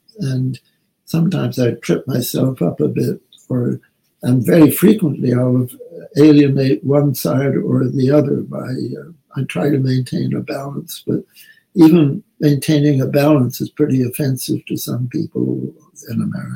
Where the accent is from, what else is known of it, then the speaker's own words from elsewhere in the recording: Canada; now in United States; I'm still a Canadian, by the way.